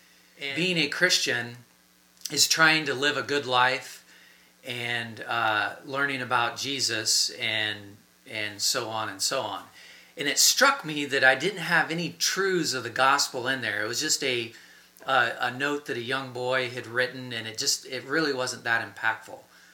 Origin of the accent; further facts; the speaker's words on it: Bellefontaine, Ohio, United States; I grew up right outside of Bell Fountain, Ohio, grew up on a small farm, and we went to church every Sunday in a small church just down the road.